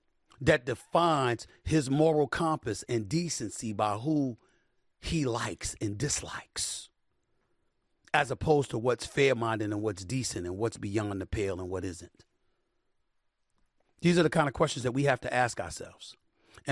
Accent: Queens, New York, United States; You weren't around when I was growing up in Hollis, Queens.

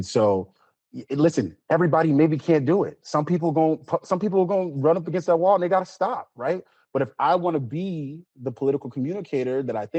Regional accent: Chicago, Illinois, United States; I grew up in Chicago, and none but Democrats here, right?

